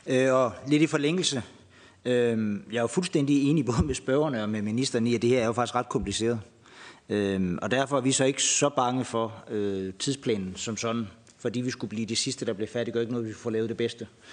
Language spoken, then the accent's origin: Danish; Nysted, Zealand, Denmark; nede ved Nysted, hvor jeg kommer fra.